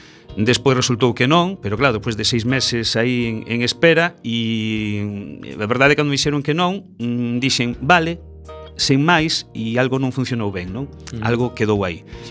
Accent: Oleiros, Galicia, Spain; eu vivín Oleiros moitos anos, a nenez pasei nalí e bueno, eu son de Oleiros prácticamente, como quen di, non?

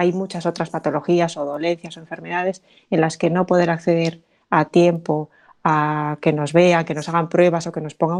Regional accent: South Korea; now in Spain; O puedo hablar, por ejemplo, de mi país de origen, que es Corea

